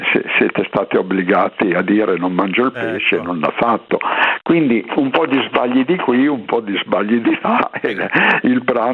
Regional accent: Piedmont, Italy; io sono piemontese, quindi è la patria dell'aglio

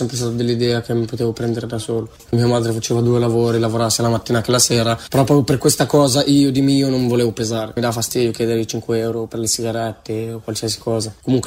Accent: Milan, Lombardy, Italy; Io ho 16 anni, sono cresciuto a Milano, in via Padova.

